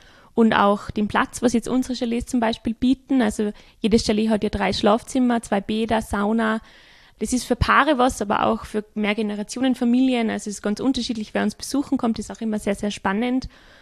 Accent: Austria; Und da gibt es auch genau das Gleiche in Grün wie bei uns in Österreich

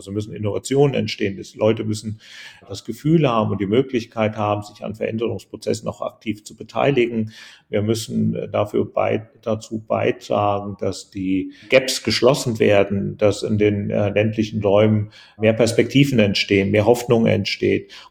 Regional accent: Hesse, Germany; ich komme ja aus Hessen, aus einem kleinen Dorf in Hessen.

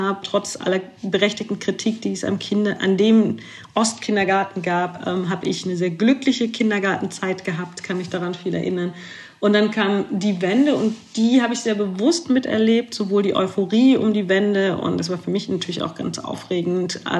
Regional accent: Wernigerode, Saxony-Anhalt, Germany; moved away as an adult; Ich bin 85 in der DDR geboren, in Wernigerode. Und dann auch habe dort gelebt, bis ich ausgezogen bin zum Studium mit 20.

